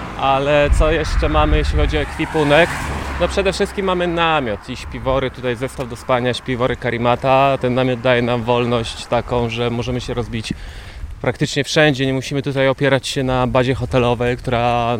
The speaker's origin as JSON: {"language": "Polish", "town": "Żory", "region": "Silesian Voivodeship", "country": "Poland", "said": "ja trochę dalej mieszkam, pochodzę z Żor na Górnym Śląsku, niedaleko Rybnika, Katowic."}